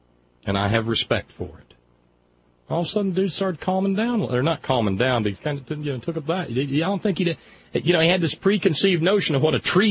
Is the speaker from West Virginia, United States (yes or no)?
yes; West Virginia, United States; good God, man, I'm a West Virginian, first and foremost. I am an Appalachian of the ninth generation.